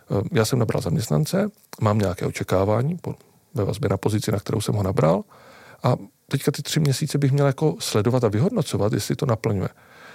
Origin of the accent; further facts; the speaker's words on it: Zlín, Zlín Region, Czechia; jsem ze Zlína, tak tam je hodně takový ten Baťův kult